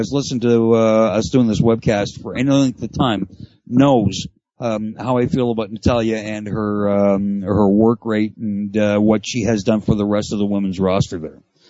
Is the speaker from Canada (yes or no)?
yes; Canada; Anyway, being a Canadian, it doesn't matter what I think about American politics.